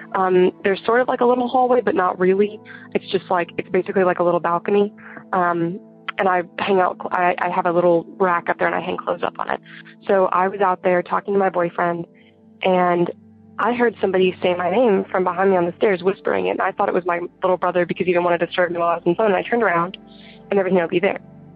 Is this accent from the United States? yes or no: yes; Arkansas, United States; I'm from Arkansas, and I am 17 years old